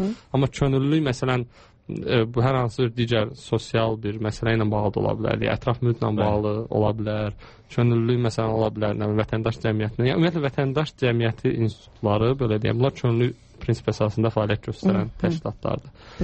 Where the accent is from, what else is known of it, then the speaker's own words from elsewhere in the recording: Germany; və mən Almanya'dan gəlmişəm.